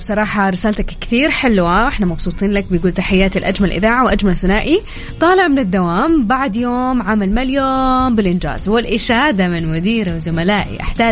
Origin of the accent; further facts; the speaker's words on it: Taif, Makkah Province, Saudi Arabia; لا أنا من مواليد الطايف